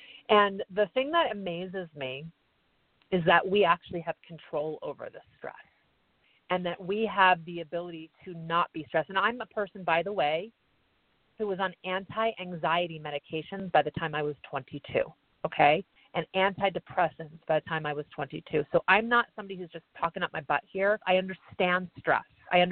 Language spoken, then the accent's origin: English; New York City, New York, United States; also born or lived in Boston / Philadelphia; now in Los Angeles, United States; I grew up in the East Coast, and I was born in New York City, I went to school in Boston, I lived in Philadelphia